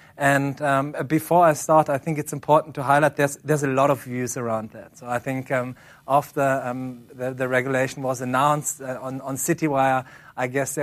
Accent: Germany; accent: German; English is a second language; I just want to start by saying sorry for my German accent.

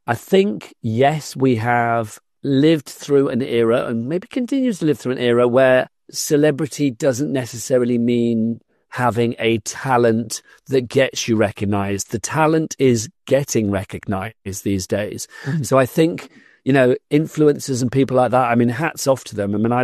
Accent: Gloucester, South West England, United Kingdom; now in London, United Kingdom; I went to college in London. I grew up in Gloucester in the West Country of the UK. And then I moved to London to go to the London College of Printing in 1987.

